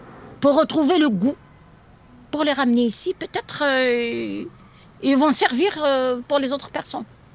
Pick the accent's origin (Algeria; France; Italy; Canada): Algeria; Kabylie; French is a second language; Je suis de la Kabylie, dans les hautes montagnes. Depuis que je suis jeune, je suis dans le jardin, dans les plantes.